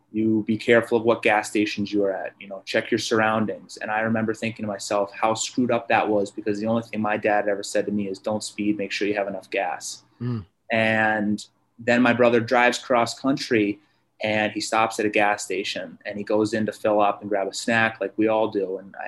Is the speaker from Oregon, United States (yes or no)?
yes; Oregon, United States; I'm from Oregon. And yeah, I grew up with two of my grandparents were civil rights lawyers.